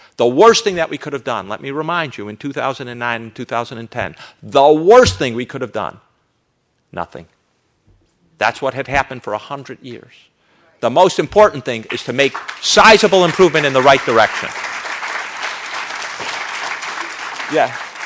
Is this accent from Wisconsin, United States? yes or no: no; Chicago, Illinois, United States; The Chicago Tribune, my hometown paper, predicted on the day of after the election that Dewey had beat him.